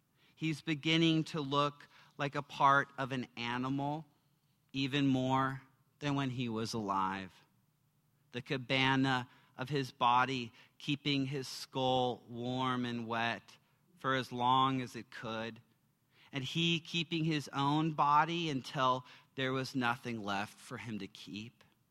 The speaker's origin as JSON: {"language": "English", "town": "Portland", "region": "Oregon", "country": "United States", "said": "For coming to San Francisco, it's awesome. I'm a hick from Portland, Oregon, and I did not wear a flannel today."}